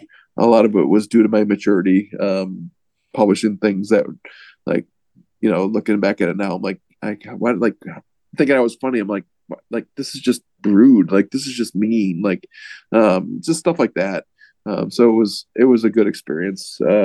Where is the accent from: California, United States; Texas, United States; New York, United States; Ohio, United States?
New York, United States; Irondequoit; know, I was born in the city, grew up in West Irondequoit when I moved here, when we were like 3 or 4. I was born over near Aquinas, actually.